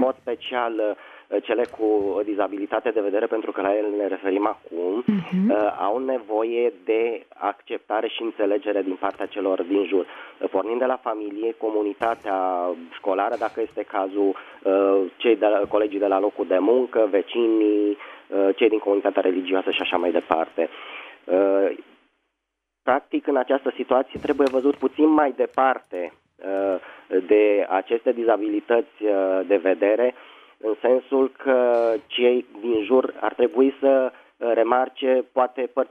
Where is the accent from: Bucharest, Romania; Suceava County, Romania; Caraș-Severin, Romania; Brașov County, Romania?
Bucharest, Romania; sunt din București.